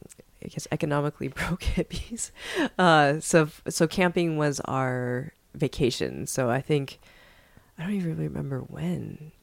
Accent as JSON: {"language": "English", "town": "Seattle", "region": "Washington", "country": "United States", "tie": "born or raised there", "said": "Yeah, I grew up in Seattle, Washington, so that is my BDSM scene."}